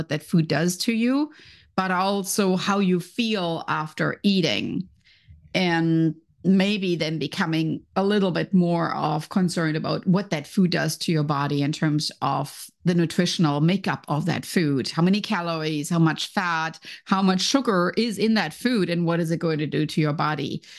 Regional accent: Germany; because I was growing up in Germany.

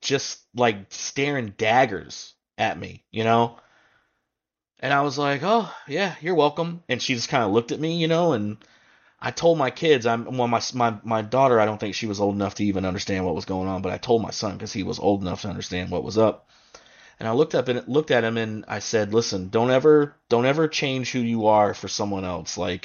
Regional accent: Gainesville, Florida, United States; now in Buffalo, United States; So again, I'm not originally from Buffalo. I'm originally from, you know, Florida, Gainesville, Florida. So I am from the South.

